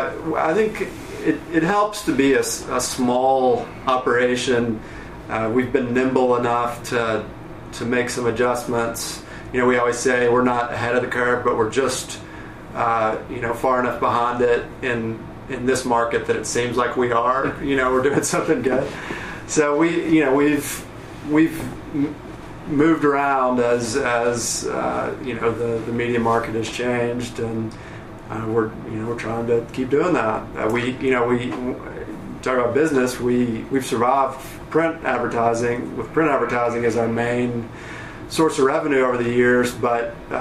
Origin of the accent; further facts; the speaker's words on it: Searcy, Arkansas, United States; now in Little Rock, United States; I'm originally from Searcy, White County, conservative bastion.